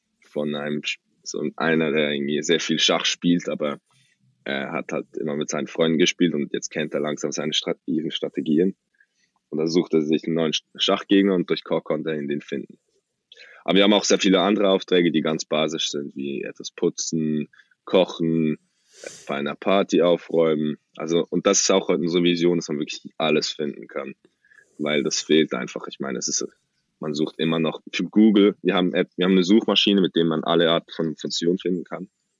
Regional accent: Switzerland; Wir kommen aus der Schweiz, sind drei 20-Jährige.

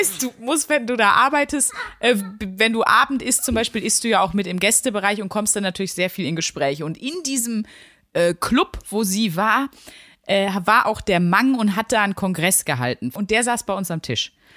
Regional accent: North Rhine-Westphalia, Germany; Bei uns im Ruhrgebiet sagt man dazu einfach Labertasche.

